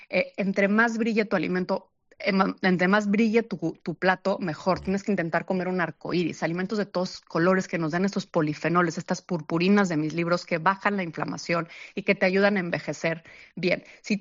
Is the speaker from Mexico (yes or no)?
yes; Mexico; moved away as an adult; also born or lived in New York; now in Madrid, Spain; soy mexicana, yo conocí a mi ex en Nueva York y me vine a vivir a Madrid porque me casé con él